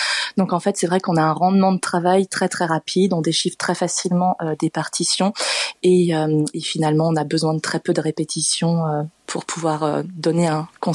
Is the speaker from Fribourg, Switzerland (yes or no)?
no; Mont-Soleil, Bern, Switzerland; C'est un grand plaisir de revenir jouer dans ma région natale ce dimanche à Mont-Soleil-Mines.